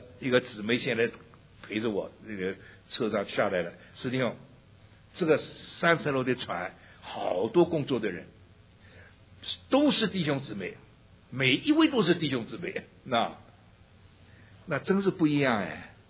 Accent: Shanghai, China; also born or lived in Taiwan; 我的生在上海，长在上海的，离开的太久了，上海话不会讲了。到了台湾，台湾话不会讲，讲个不三不四的国语，国语讲到现在讲的那么烂吧，国语也不标准。

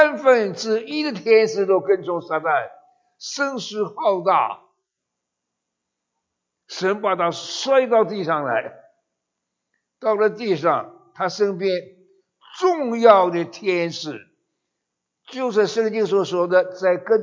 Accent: China; 我们中国人不太会回你圣灵中的喜乐啊

